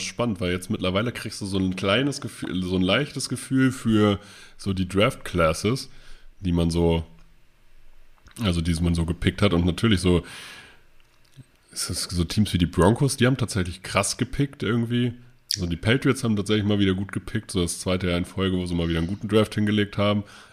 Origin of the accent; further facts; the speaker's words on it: Hildesheim, Lower Saxony, Germany; born there; Ich als gebürtiger Hildesheimer weiß natürlich, dass Hildesheim, wo nur Busse fahren, früher ein ausgeprägtes Straßenbahnnetz hatte.